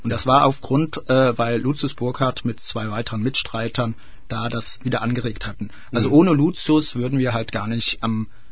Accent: North Rhine-Westphalia, Germany; Also ich komm ja aus dem Kölner Umraum

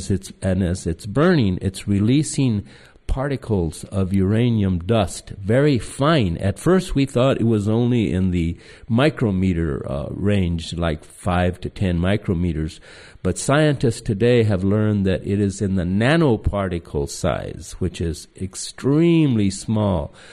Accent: Socorro, New Mexico, United States; next to my hometown, little town of Socorro?

